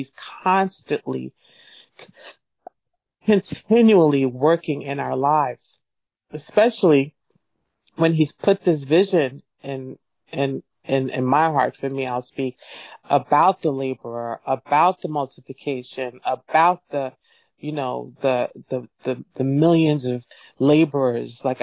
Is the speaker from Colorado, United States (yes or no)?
no; New York City, New York, United States; And I'm not from here. I'm from New York City.